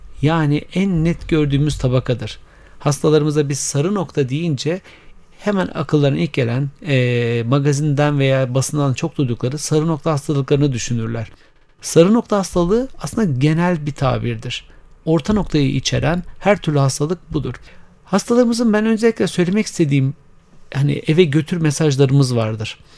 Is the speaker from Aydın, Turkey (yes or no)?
yes; Aydın, Turkey; born there; now in Ankara, Turkey; 1974 Aydın doğumluyum.